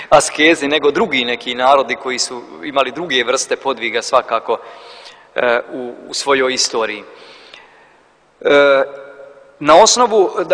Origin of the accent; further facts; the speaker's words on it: Čajniče, Republika Srpska, Bosnia & Herzegovina; ja sam iz Čajniča, čuli smo, je li tako, svi to je tamo na granici Pljevaljskoj, gore sjeveru Crne Gore, ali pripada Republici Srpskoj.